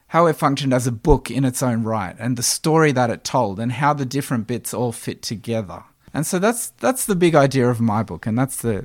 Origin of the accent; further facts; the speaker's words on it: Australia; now in Cape Town, South Africa; Yeah, so I'm an Australian, but I've been living in South Africa and working in South Africa now for 10 years.